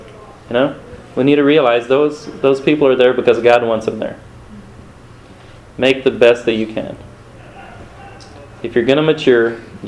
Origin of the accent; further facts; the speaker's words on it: Paraná, Brazil; we came from London, from Paraná, which is the state where I was born.